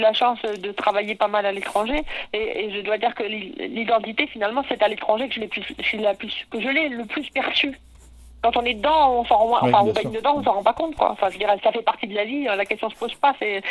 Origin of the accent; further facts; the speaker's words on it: Brittany, France; je suis de l'intérieur de la Bretagne, à l'origine, d'un milieu qui n'est absolument pas bretonnant, c'est à la limite de la Basse-Bretagne et de la Haute-Bretagne, mais c'est dans la région de Dirac, tu vois. Donc, le breton, personne ne le parlait.